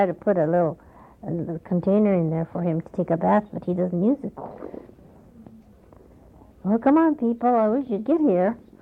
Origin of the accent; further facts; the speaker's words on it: Alaska, United States; moved away; They didn't realize I came from Alaska. And I said to Fred, I said, gee, this is worse than Alaska.